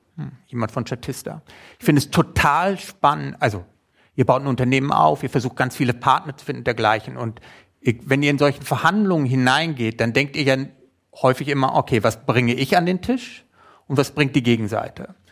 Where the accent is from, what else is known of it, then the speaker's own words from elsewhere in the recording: Kazakhstan; Ich komme aus Kasachstan und das ist gut so